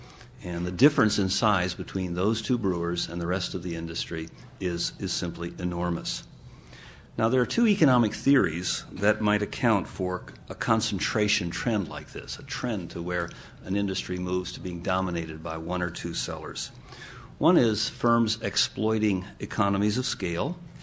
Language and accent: English; Michigan, United States; Now, when I go back to my home state now, I still have family there.